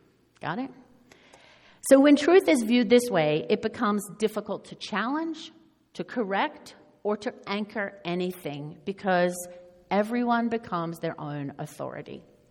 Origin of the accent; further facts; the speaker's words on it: Australia; now in Canada; This was my life growing up in Outback Australia, where the deadly brown snakes lived under your house. But now moving to Canada